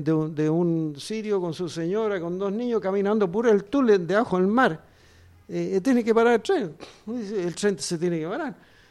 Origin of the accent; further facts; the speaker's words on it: Valparaíso, Chile; born there; Yo soy alemán. Ahora, ¿viste tú cómo se llama? Perdí la nacionalidad chilena. Yo nací en Valparaíso en 1943. Voy a tener este año 73 años. Tengo 72 años, perdí la nacionalidad. Y tengo nacionalidad alemana.